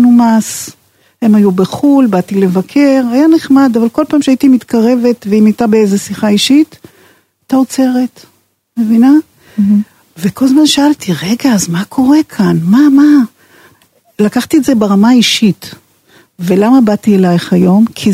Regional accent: Romania; now in Israel; אני ילדה שגדלתי ברומניה, למשפחה עם ניצולת שואה

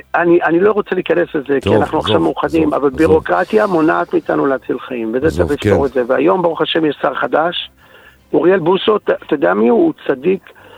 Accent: United States; I'm proud to be a Jew, I'm proud to be Israeli, I'm proud to be American. אני אמריקאי

